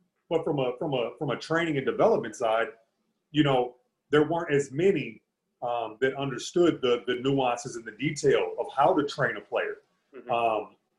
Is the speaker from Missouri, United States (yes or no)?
yes; St. Louis, Missouri, United States; I mean, obviously we're from St. Louis. Anybody from St. Louis understands what those barriers look like.